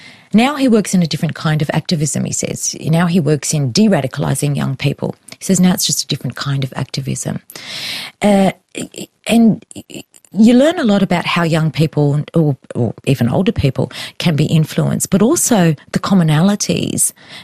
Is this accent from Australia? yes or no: yes; Australia; ever was brought up to be and that's all I ever considered myself, and now I'm constantly being told I'm not Australian.